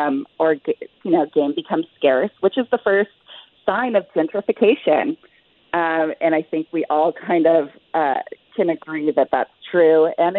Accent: Alaska, United States; I'm not vegan. And I grew up in Alaska. You know, I grew up in a hunting and a fishing family.

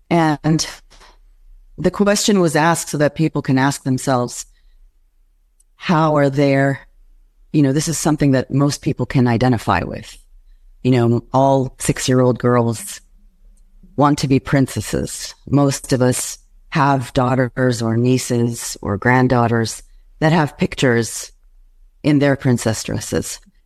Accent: Gaza, Gaza Strip, Palestine; now in United States; my two daughters, they're Palestinian, we're from Gaza, but they were born in Houston, Texas.

